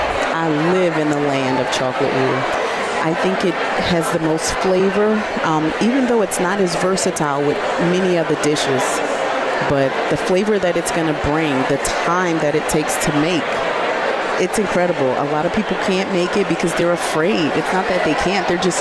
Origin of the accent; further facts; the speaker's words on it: New Orleans, Louisiana, United States; Growing up in New Orleans, you know, I never really figured I would be a chef.